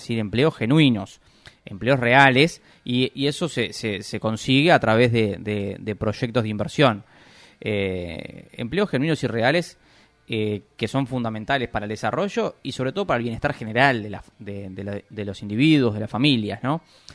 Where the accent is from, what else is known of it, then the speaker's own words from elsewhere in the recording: Uruguay; como uruguayos, como sociedad, debemos trabajar más